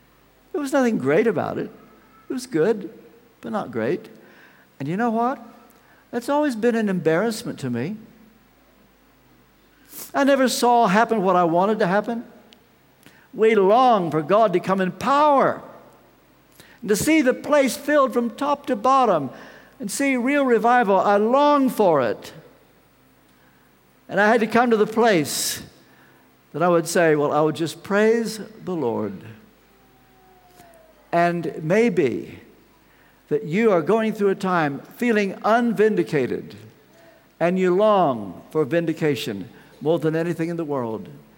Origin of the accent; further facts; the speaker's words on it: Ashland, Kentucky, United States; As you may know, I come from Ashland, Kentucky.